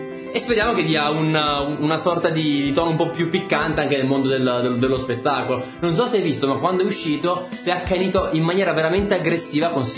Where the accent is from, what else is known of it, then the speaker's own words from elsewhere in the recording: Lombardy, Italy; E io da buon lombardo, insomma, me lo tenevo stretto nel cuore